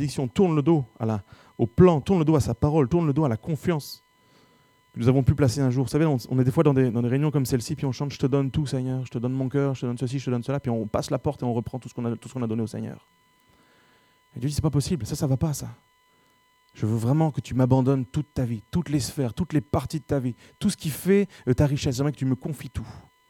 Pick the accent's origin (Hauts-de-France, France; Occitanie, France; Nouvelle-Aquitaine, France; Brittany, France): Hauts-de-France, France; Dunkirk; Je viens de Dunkerque, il y a une plage, si.